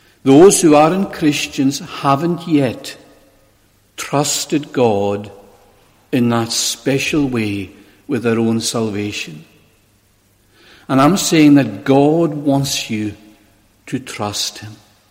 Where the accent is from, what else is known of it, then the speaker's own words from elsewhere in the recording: Ness, Scotland, United Kingdom; And I grew up in Ness, near the Atlantic Ocean there.